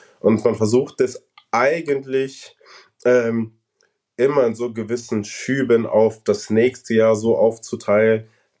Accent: North Rhine-Westphalia, Germany; now in Nuremberg, Germany; ich komme ja aus NRW, da sind andere Städte noch schlimmer dran, definitiv.

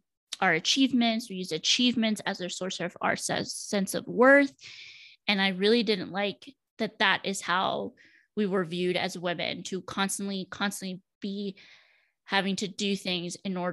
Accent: Laredo, Texas, United States; born there; I was born in Laredo, Texas, which is a border city near Mexico.

